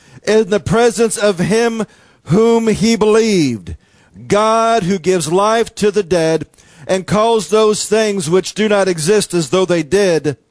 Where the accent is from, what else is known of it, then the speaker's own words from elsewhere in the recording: United States; Anytime, since we are Americans, anytime that we go anywhere in the world, well, what are you? I'm an American.